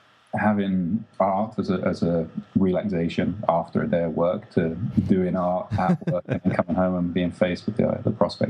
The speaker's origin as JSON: {"language": "English", "region": "London", "country": "United Kingdom", "tie": "born or raised there", "said": "I grew up in England, in London in the 70s and 80s, and it wasn't a particularly colorful and fun place."}